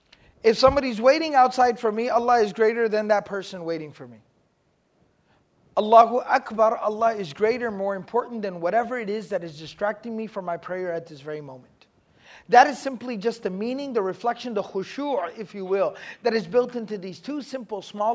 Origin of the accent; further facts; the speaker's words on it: Texas, United States; Don't worry, I'm from Texas, all right? I have no idea what these words mean either.